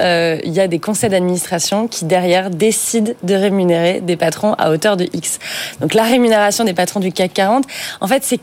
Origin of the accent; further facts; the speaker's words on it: Auvergne-Rhône-Alpes, France; moi, je suis originaire d'Auvergne.